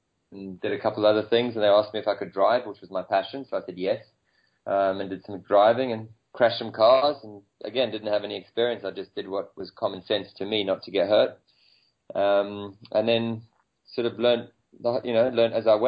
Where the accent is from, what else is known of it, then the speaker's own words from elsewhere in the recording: South Africa; And growing up in South Africa, I wasn't in the right place either, ready for it, and didn't have the support.